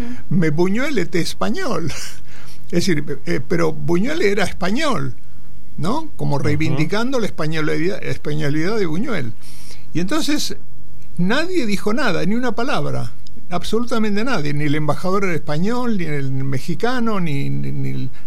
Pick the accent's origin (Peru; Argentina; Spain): Argentina; yo soy argentino, pero en nombre del pueblo español le agradezco su gesto.